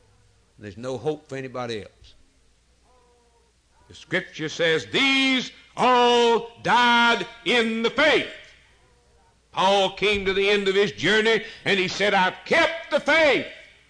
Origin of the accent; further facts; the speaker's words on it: Fairfield, Alabama, United States; born there; When I was born in 1926 in Fairfield, Alabama, I didn't come from anywhere.